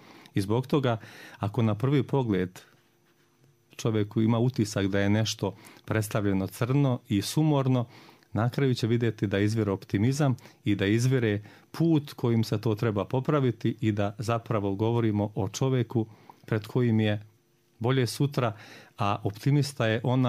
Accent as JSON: {"language": "Serbian", "town": "Trnjaci", "region": "Republika Srpska", "country": "Bosnia & Herzegovina", "tie": "born or raised there", "said": "Kad sam ja kao dijete potekao u Trnjacima, učio školu u kojoj su 4 odjeljenja bila u jednoj učionici"}